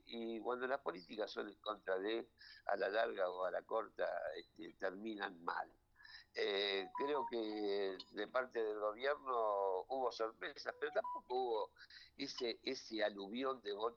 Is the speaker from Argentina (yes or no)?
yes; Argentina; tenemos que cambiar como argentinos, tenemos que pensar qué clase de país queremos